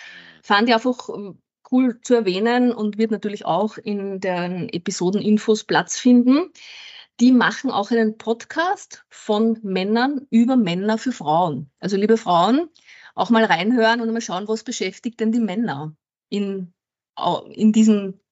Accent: Lower Austria, Austria; Ich komme ja aus Niederösterreich, wie man unschwer erkennen kann, aber auch Gescherde quasi.

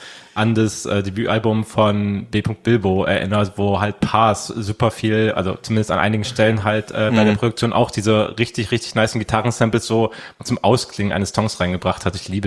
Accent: Saxony-Anhalt, Germany; Ich komme auch aus dem Osten, aus Sachsen-Anhalt.

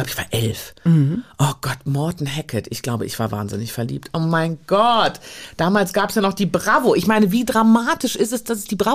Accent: Düsseldorf, North Rhine-Westphalia, Germany; Ich bin Düsseldorferin

